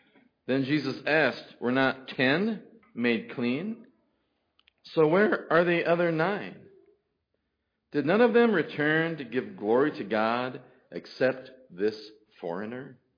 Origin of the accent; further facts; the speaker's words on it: Galesburg, Illinois, United States; When I was young, growing up in Galesburg, Illinois, on the corner of Broad and Sanborn Streets, I went to Silas Willard Elementary School.